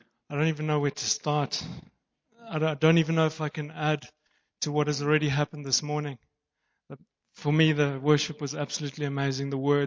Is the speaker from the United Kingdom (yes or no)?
no; Harare, Zimbabwe; I don't speak any Afrikaans at all. Not one word. I was born in Zimbabwe, Harare. Went to school there, then went to UCT, which is an English university. I then went and worked in London, been over to the States.